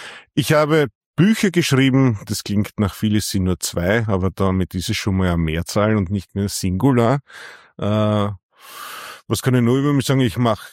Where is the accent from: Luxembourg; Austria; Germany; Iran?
Austria; Stockerau, Lower Austria; Aufgewachsen bin ich ungefähr 200 Meter von da, wo ich heute wohne, also im Elternhaus in Stockerau. Ist eine kleine Ortschaft, ich sag so 18.000 Einwohner in der Größenordnung, in der Nähe von Wien, halbe Stunde von Wien entfernt.